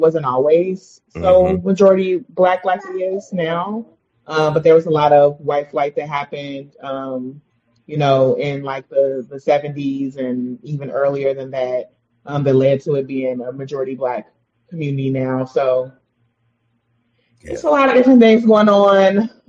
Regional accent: Chicago, Illinois, United States; also born or lived in Gary, Indiana; I was born and raised in Chicago. We moved to Gary when I was like 11 or 12.

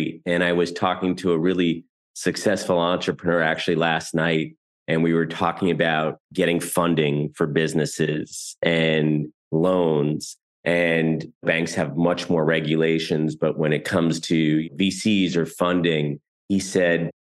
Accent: United States; maybe it's just that I'm American and I live in New York City

